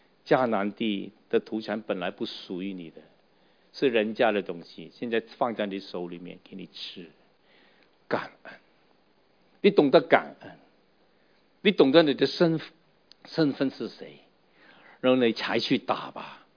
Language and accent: Chinese; Hong Kong; now in Canada; 还记得过去那个小故事啊，就是我离开香港以前呢，然后想一下后来就到了那个加拿大的时候要买什么呢